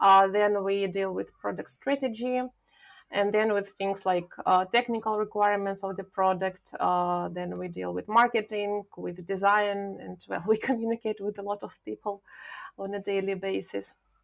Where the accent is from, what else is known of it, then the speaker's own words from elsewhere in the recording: Ukraine; English is a second language; now in Argentina; I live in Argentina, but I'm originally from Ukraine. That's why I don't have Spanish accent.